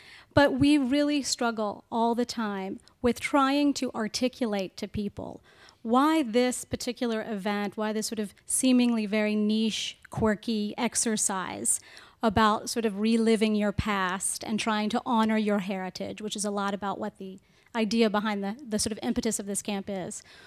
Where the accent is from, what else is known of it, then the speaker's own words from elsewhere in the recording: Tennessee, United States; I am a documentary filmmaker. I'm from Tennessee